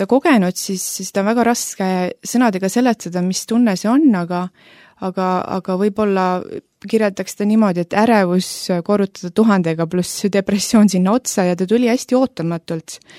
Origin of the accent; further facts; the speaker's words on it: Tallinn, Harju County, Estonia; Olen pärit Tallinnast, siin sündinud ja üles kasvanud, mitte kristlikus perekonnas.